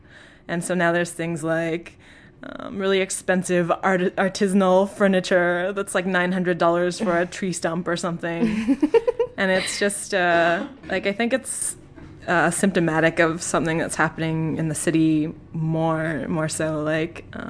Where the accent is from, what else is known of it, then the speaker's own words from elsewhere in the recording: Saskatchewan, Canada; When like I grew up in Pleasant Hill, I grew up in these neighborhoods and like walking this street to school every day